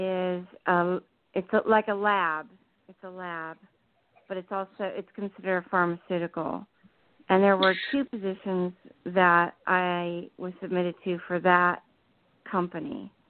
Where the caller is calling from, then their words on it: New Jersey, United States; New Jersey.